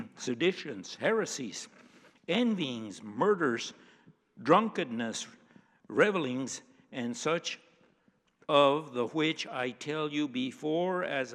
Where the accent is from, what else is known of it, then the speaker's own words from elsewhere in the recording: United States; They didn't pick me as some as a Yankee.